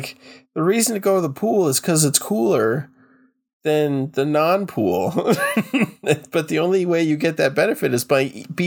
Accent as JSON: {"language": "English", "region": "Florida", "country": "United States", "tie": "born or raised there", "said": "Well, yeah, but I mean, we grew up in Florida"}